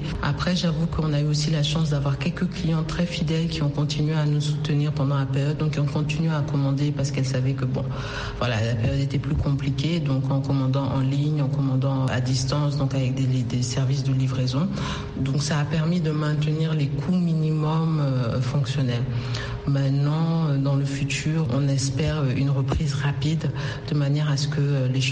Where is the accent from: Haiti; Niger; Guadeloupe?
Niger; moved away as an adult; now in Dakar, Senegal; je suis nigérienne mais installée au Sénégal, à Dakar plus précisément depuis 5 ans